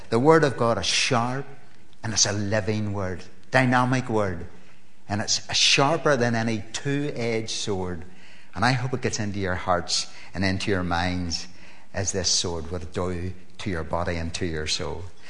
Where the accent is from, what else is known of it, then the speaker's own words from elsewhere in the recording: Belfast, Northern Ireland, United Kingdom; See, I'm from Belfast. I wouldn't know that.